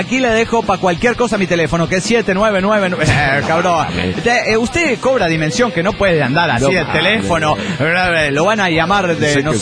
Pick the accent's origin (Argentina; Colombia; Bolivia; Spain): Bolivia; Cochabamba; de Cochabamba, Bolivia.